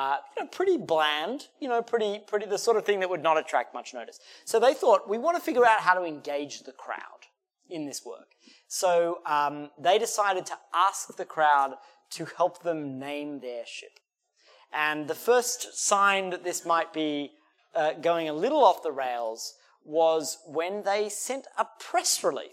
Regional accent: Australia; It's my pleasure as an Australian to share this with you.

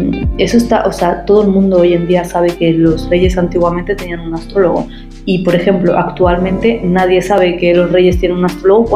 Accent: Madrid, Community of Madrid, Spain; nací en una familia de padres inmigrantes, que si los dos nacimos en Madrid, crecemos en Madrid, tenemos algunas cosas en común, como es la cultura

